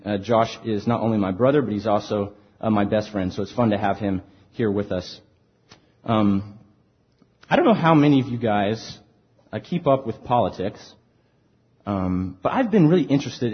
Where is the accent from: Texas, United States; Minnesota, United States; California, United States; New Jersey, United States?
Texas, United States; Austin; I was actually watching the Democratic debate in my hometown of Austin.